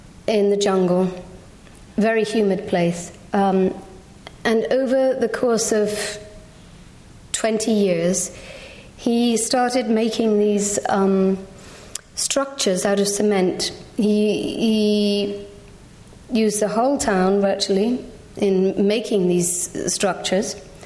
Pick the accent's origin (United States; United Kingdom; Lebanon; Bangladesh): United Kingdom; England; partly because of being English myself, partly because of wanting to make some kind of comment about what this site could mean in a contemporary sense.